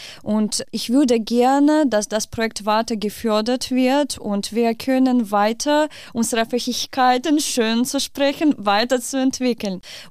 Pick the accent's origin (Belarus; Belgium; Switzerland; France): Belarus; German is a second language; Also ich bin aus Weißrussland und wir haben ein Klischee von deutschen Leuten